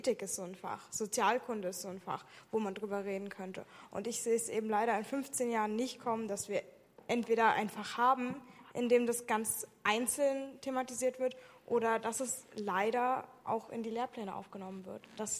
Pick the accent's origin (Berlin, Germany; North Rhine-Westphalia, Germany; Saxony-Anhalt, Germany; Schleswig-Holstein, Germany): Saxony-Anhalt, Germany; Magdeburg; Also ich habe ja nun meine Schulbildung in Sachsen-Anhalt absolviert. Ich bin ja aus Magdeburg und dementsprechend als jemand, der letztes Jahr erst sein Abitur gemacht hat